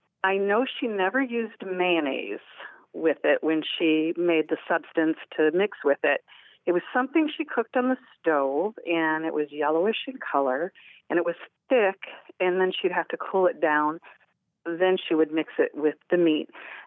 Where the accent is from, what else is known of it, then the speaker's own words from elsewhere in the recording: Midwest, United States; now in Orange Park, United States; Well, my question has to do with, I grew up in the Midwest, and my mom used to make minced ham.